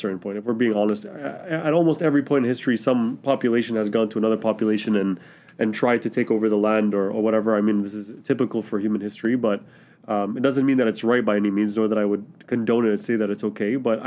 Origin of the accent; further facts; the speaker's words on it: Mississauga, Ontario, Canada; I was born and raised in this country. So I was born in Mississauga. I've been there for the 33 years that I've been alive. I've traveled a little bit and I've worked in other countries, but fundamentally, I've always been here my whole life.